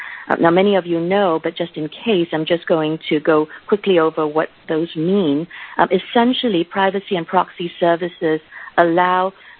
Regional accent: Singapore; I work out of the U.S. primarily, but I am from Singapore, and in fact, I'm speaking to you from Singapore

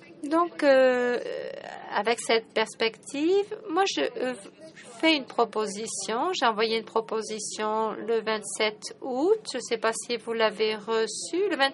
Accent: Turkey; mais je viens de Turquie

